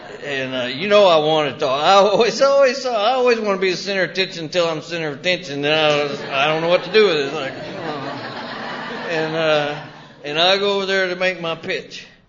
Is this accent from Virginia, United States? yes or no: no; Shawnee, Oklahoma, United States; stand on a porch where I live today and look down the road a mile and see where I was born. I mean, I was born right there in Shawnee. I've not ventured that far away